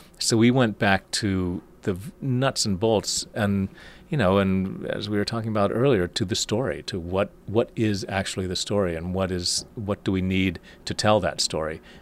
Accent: Huntington, West Virginia, United States; My dad had taken us all to New York for our first trip to New York from West Virginia. I grew up in Huntington, West Virginia.

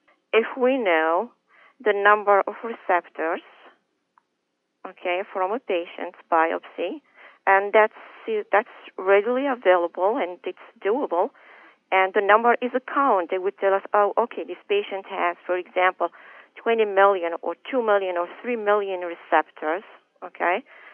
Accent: Morocco; and I grew up in Morocco, which is a kind of a little bit different.

